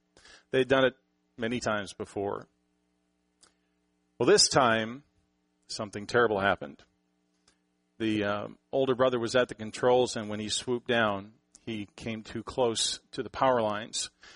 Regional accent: Canada; now in United States; as a Canadian, former Canadian, I'm proudly an American citizen now.

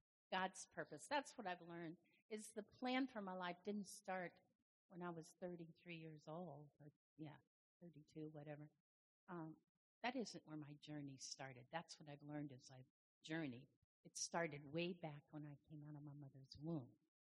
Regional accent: Ohio, United States; I'm from Amish country up in Ohio, and I was 10 minutes, 5 minutes from Amish country

